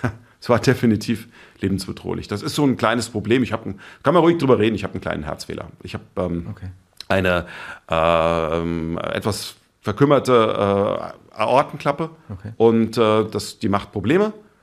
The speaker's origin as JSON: {"language": "German", "region": "Rhineland-Palatinate", "country": "Germany", "tie": "born or raised there", "said": "Ich bin Bauernhof in Rheinhessen groß geworden."}